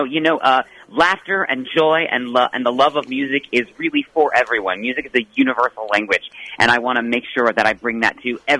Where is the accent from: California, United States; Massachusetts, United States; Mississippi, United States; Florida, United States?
California, United States; moved away as an adult; now in New York, United States; I grew up in California, but then moved to New York 20 years ago this year to pursue my performing career, and now here I am.